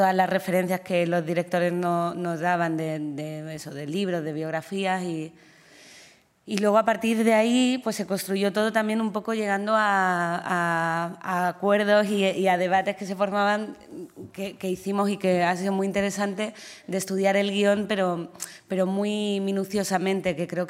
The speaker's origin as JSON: {"language": "Spanish", "region": "Andalusia", "country": "Spain", "said": "Somos malagueños también, yo soy de un pueblo"}